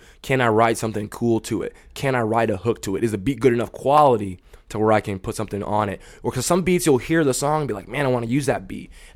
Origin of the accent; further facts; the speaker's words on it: the South, United States; I use a lot of Southern artists' beats because I'm from the South, so I like Southern rap.